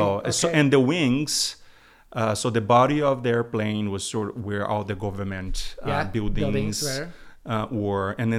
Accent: Brasilia, Federal District, Brazil; I'm a first-generation Brazilian, because everybody that parents of my friends, nobody's from Brasilia.

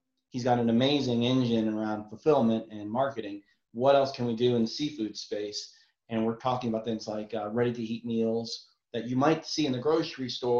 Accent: Connecticut, United States; I remember growing up, I'm from Connecticut, New England, and we would spend our summers in Rhode Island.

